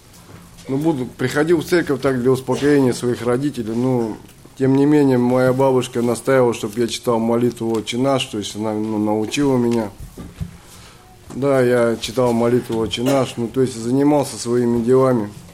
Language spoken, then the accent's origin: Russian; Kazakhstan; now in Tomsk, Russia; Сам я родом с Казахстана, но с 98 года я живу в Томске. Так как мои родители живут здесь, я приехал, здесь я остался. Привез свою семью.